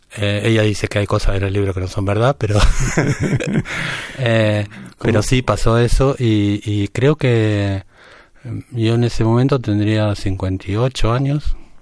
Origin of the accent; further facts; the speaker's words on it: Varadero, Argentina; Yo soy de un pueblo muy pequeño de Argentina, Varadero.